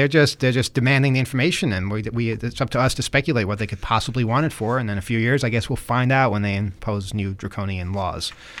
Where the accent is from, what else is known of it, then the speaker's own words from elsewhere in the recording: Regina, Saskatchewan, Canada; I am from Regina, Saskatchewan in Canada.